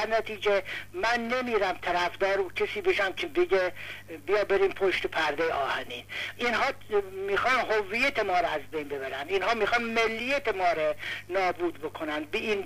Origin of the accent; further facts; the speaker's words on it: Iran; یعنی من به عنوان یک ایرانی و شما به عنوان یک ایرانی